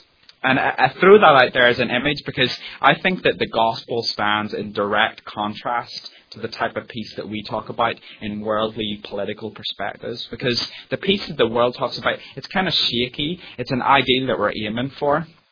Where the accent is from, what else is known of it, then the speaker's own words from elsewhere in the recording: Northern Ireland, United Kingdom; Growing up in Northern Ireland, peace was kind of a word that was thrown around a lot, and it had very political connotations.